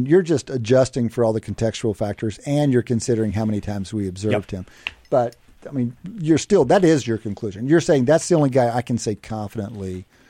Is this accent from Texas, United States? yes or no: yes; Texas, United States; I'm not very schematic for Jewish. I'm from West Texas.